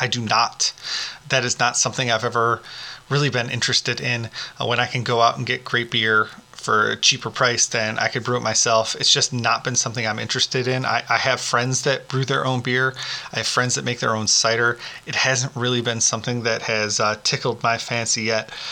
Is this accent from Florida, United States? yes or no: no; Bronx, New York, United States; Is it only because I'm from Bronx doesn't sound right without it?